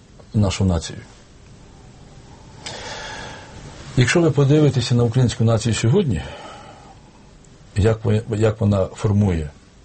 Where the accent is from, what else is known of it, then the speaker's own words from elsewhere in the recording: Sumy Oblast, Ukraine; частина моєї рідної Сумщини.